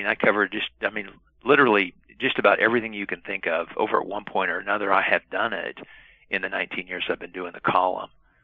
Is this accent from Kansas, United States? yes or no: yes; Kansas, United States; now in Norman, United States; No, I grew up in Kansas, in southeast Kansas, a little tiny town, and went to college at Kansas State.